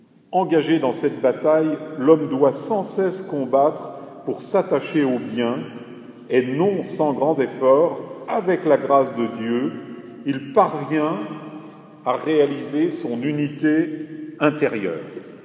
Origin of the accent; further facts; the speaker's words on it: Grand Est, France; Bon, je suis lorrain, il y en a peut-être dans cette chapelle.